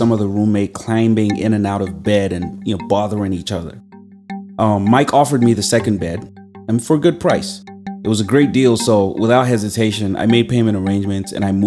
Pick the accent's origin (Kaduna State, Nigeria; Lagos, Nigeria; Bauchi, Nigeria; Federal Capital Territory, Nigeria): Kaduna State, Nigeria; Kaduna; Even though I was coming from a very gentle background, you know, growing up in Kaduna and all, I was a tough kid.